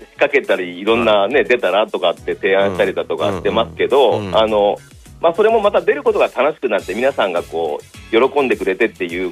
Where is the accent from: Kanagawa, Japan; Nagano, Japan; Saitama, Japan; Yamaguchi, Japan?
Yamaguchi, Japan; あの私も山口出身なので